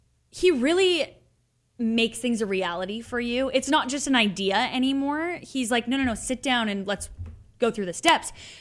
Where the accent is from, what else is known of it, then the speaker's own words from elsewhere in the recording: Hawaii, United States; growing up in Hawaii, surfing culture, it's very much so a part of the lifestyle